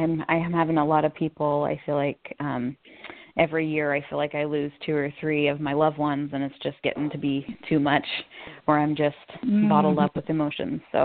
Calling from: Scio, Oregon, United States; from Oregon.

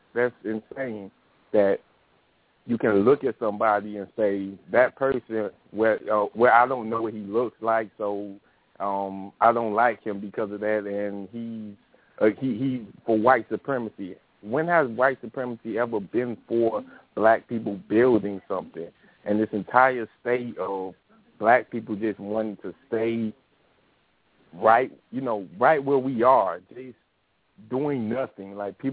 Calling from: Miami, Florida, United States; from Miami.

